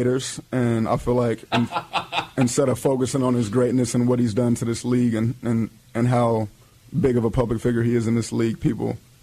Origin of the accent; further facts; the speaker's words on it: Los Angeles, California, United States; I'm from Los Angeles.